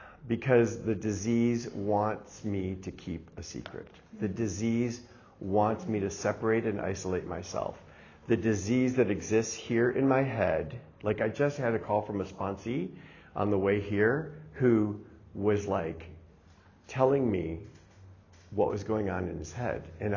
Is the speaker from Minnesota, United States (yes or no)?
no; Detroit, Michigan, United States; I was a little gay boy growing up in Detroit City, but even before I knew I was a gay boy, I was a Middle Eastern off-white kid, and there were a bunch of, you know, blonde-haired, blue-eyed kids on the block, and I felt different.